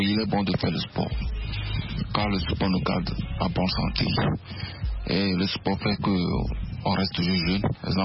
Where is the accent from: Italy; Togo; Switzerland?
Togo